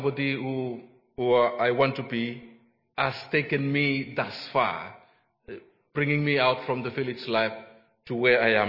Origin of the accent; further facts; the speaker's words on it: Vanuatu; I'm from Vanuatu.